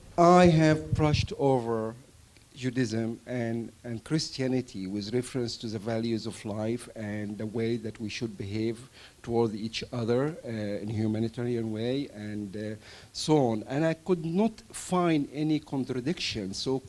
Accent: Barnet, London, United Kingdom; I am from Barnet, I would say.

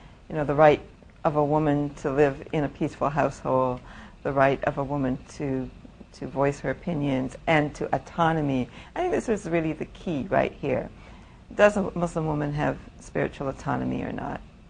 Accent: Toronto, Ontario, Canada; many years before that, growing up in Toronto

